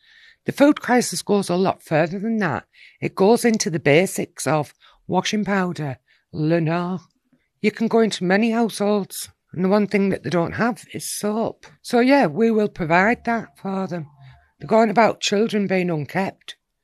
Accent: South Bank, North East England, United Kingdom; Here in my hometown, they were in South Bank for over 40 years, uncontested.

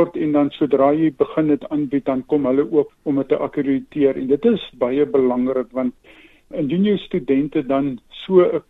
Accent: Uitenhage, Eastern Cape, South Africa; Ja, ek het in Uitenhaag wat nou tans Kariga is groot geword

